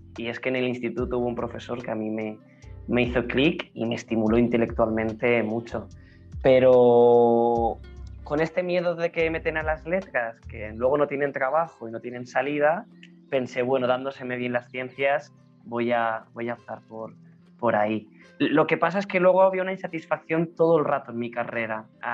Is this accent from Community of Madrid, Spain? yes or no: yes; Madrid, Community of Madrid, Spain; Yo, bueno, soy de Madrid, además de familia de gatos, que aquí nos llamamos gatos cuando llevamos varias generaciones en Madrid, así que madrileño, madrileño.